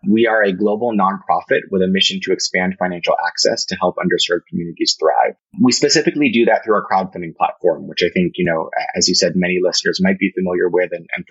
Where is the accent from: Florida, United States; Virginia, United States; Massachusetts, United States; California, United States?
California, United States; Berkeley; So I grew up in the Bay Area, where I'm coming to you from today. Grew up in Berkeley, California